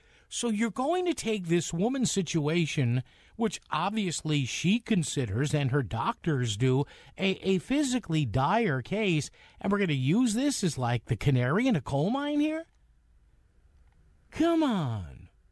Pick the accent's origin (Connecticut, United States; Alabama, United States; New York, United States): Connecticut, United States; New Haven; There is a very involved and fascinating story going on in my hometown, New Haven, the city of Elms